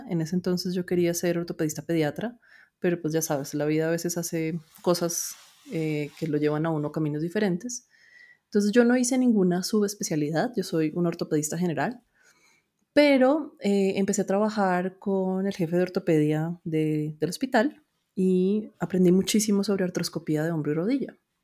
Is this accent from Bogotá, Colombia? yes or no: yes; Bogotá, Colombia; born there; accent: Colombian; yo soy colombiana, todavía se nota un poquito el acento. Yo nací en Colombia, en Bogotá, estudié medicina en la Universidad Javeriana